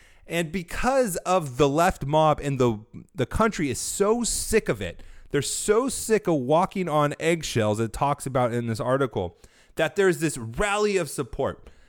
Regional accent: California, United States; I come from California. That is against our cultural identity as Californians to ever taste MSG.

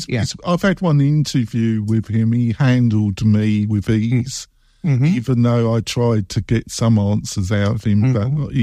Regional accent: England, United Kingdom; yeah, I'm English, I'm pretty dark for English

